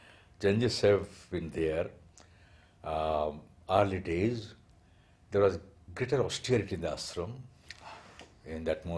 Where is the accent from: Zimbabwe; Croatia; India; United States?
India; Odisha; which was built by my government of my home state, Odisha.